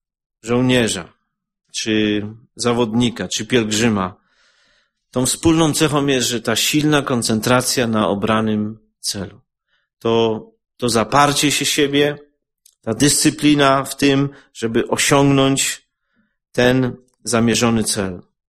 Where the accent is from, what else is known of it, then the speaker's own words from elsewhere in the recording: Częstochowa, Silesian Voivodeship, Poland; Moja żona 6 razy pielgrzymowała do Częstochowy, ja z Częstochowy, ona z Ciechanowa.